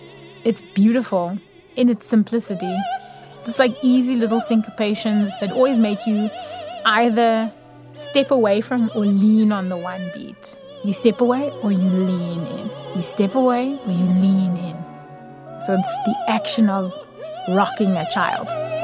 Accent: South Africa; speaking as a South African, even our majority of the population who are people of color, we were treated as a fringe society.

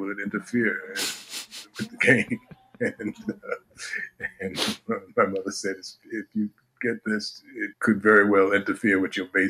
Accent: Manhattan, New York, United States; as a kid growing up in Manhattan, you know, I was interested in, like I said, ball games

